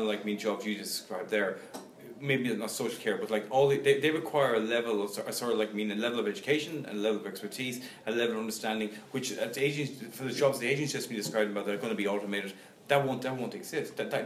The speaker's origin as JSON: {"language": "English", "region": "Munster", "country": "Ireland", "said": "I'm from Tipperary, so an awful lot of people in my neighbourhood were kind of like working"}